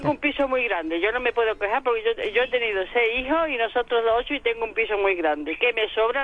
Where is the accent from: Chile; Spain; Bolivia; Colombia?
Spain; Murcia, Region of Murcia; now in Córdoba, Spain; Vivo en Córdoba, pero soy de Murcia.